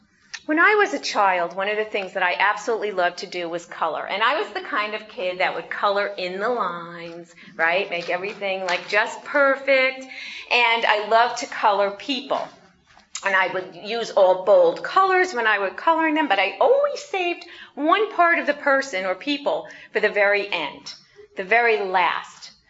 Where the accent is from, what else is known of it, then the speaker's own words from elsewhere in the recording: United States; When I was growing up, I grew up in the United States, and I grew up in a country where the majority of people had skin that was the color of my skin.